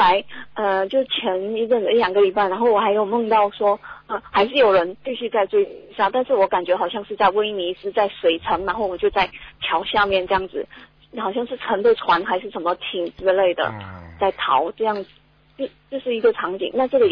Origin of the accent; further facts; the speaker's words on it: Xiamen, Fujian, China; 我在我们闽南，我们厦门这边